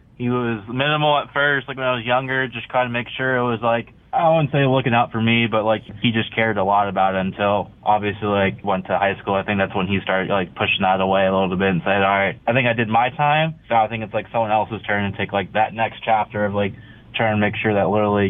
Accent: California, United States; born there; So I was born out in like San Diego area, like Camp Pendleton, the Marine Corps base, out kind of by like Huntington Beach.

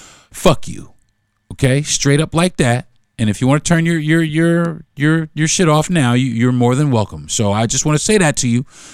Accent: United States; born there; I was born here in America. I'm American.

